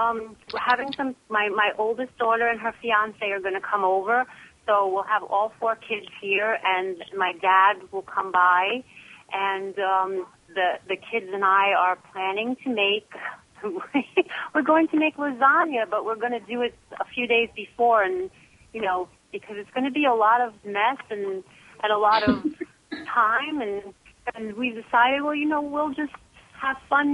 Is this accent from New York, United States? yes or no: yes; New York, United States; now in Florida, United States; I'm from New York, so I'm used to it being really cold, but here it's like it's so warm right now.